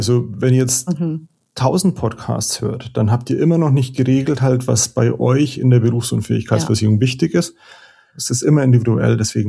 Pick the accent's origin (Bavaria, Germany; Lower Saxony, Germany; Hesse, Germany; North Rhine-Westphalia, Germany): Bavaria, Germany; born there; now in Upper Palatinate, Germany; Ich bin im Homeoffice, aber ich bin schon in der Oberpfalz. Ich bin nur gebürtiger Franke.